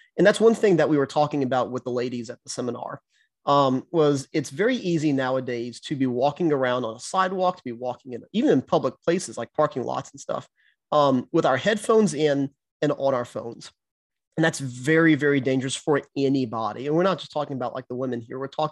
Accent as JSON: {"language": "English", "town": "Houma", "region": "Louisiana", "country": "United States", "tie": "born or raised there", "said": "In Houma, my hometown here, Houma, Louisiana"}